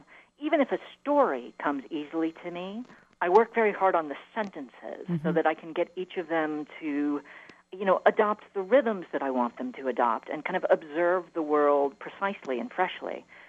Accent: Little Rock, Arkansas, United States; I was raised in Little Rock, and you know, I moved back here after I finished my schooling, imagining that I would probably pick up and live somewhere else.

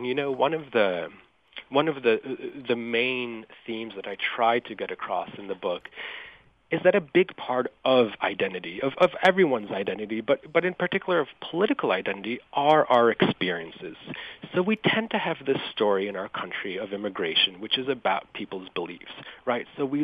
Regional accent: Israel; the fact that I am originally from Israel is something that I thought I would have to hide from them.

